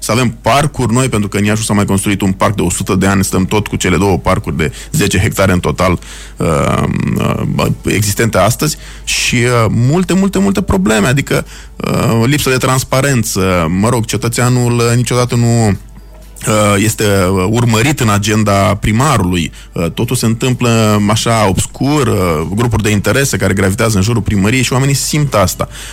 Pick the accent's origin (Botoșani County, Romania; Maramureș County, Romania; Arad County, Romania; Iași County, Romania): Iași County, Romania; Iași; ori noi chiar merităm ca ieșeni să avem și noi un trai mai bun